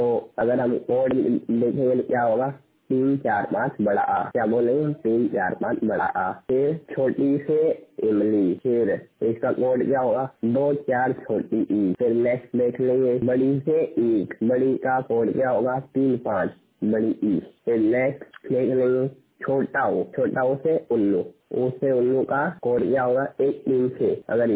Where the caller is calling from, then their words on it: Jaipur, Rajasthan, India; मैं पूर्ण का दृष्टि बाधित हूँ। मेरा जिला है जयपुर, जयपुर राजस्थान से बोल रहा हूँ।